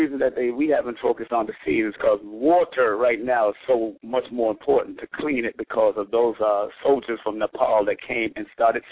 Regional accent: Jamaica; now in New York, United States; Myself, I'm from Jamaica. My family's from Jamaica and Cuba.

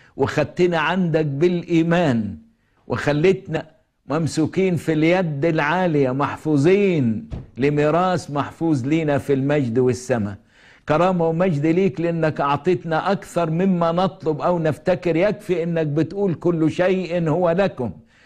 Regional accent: Egypt; ذاكر كنيستك في بلادنا مصر واسمك في العالم كله يا رب

